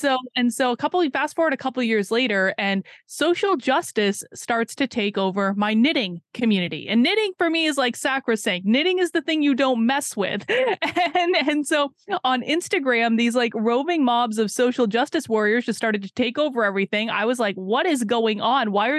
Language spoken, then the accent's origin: English; Vermont, United States; I grew up in Vermont.